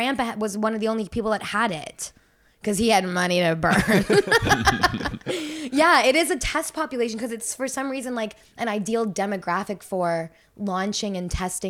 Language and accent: English; Guelph, Ontario, Canada; and I grew up in Guelph. We had the same cable, probably.